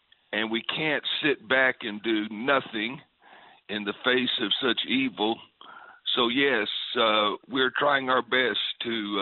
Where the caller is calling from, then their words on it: Lynchburg, Virginia, United States; I'm in Lynchburg, Virginia.